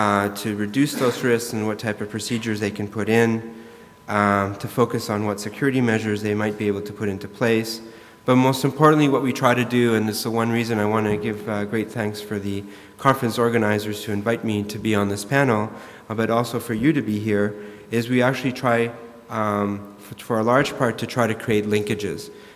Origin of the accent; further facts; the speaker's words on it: Toronto, Ontario, Canada; I'm from Toronto, Canada, and I'm a dual Canadian Spanish citizen.